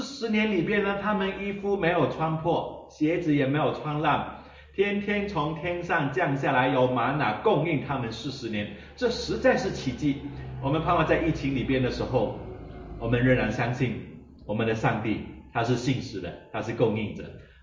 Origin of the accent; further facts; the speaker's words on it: Malaysia; 我是来自马来西亚一个小镇，我很能够体会这个字里行间里面的意思。